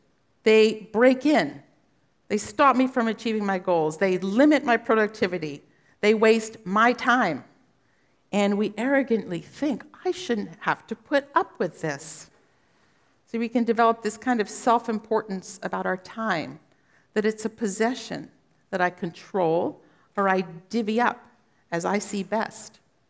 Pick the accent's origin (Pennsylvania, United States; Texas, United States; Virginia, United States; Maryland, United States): Pennsylvania, United States; because I grew up in Pennsylvania and the Amish have horse and buggies that are driving on the roads